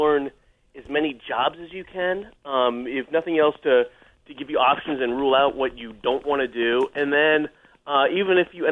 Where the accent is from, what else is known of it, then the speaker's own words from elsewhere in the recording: Massachusetts, United States; I'm from Massachusetts. I went to Syracuse.